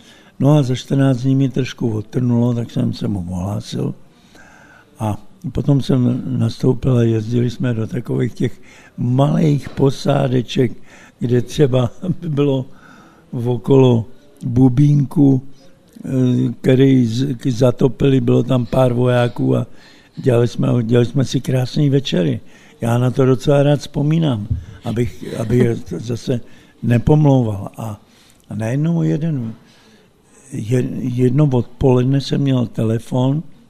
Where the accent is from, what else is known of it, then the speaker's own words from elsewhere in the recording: Kbely, Prague, Czechia; born there; jsem pokřtěný, jsem církve československé a jsem křtěný ve Kbelích, kde jsem se vlastně narodil.